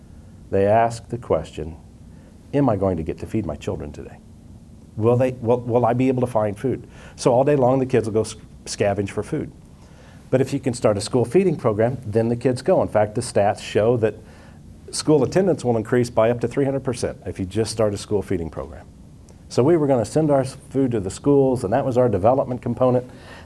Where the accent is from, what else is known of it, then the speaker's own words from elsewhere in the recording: Potwin, Kansas, United States; You know, I'm from Potwin, Kansas, a town of 450 people. It's not very big.